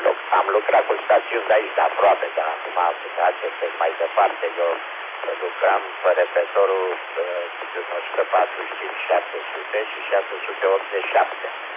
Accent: Ploiești, Prahova, Romania; moved away as an adult; now in Bucharest, Romania; Sunt ploieștean, dar după aia m-am stabilit în București, de vreo 50 de ani în București.

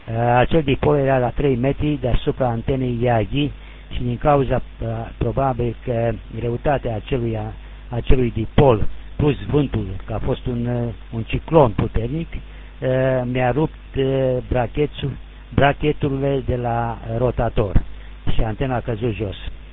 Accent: Oltenia, Romania; now in Sydney, Australia; sunt Oltean cu multe salutări din Sydney, over.

